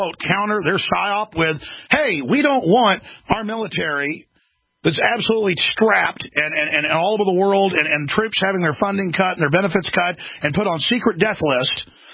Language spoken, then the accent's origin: English; Texas, United States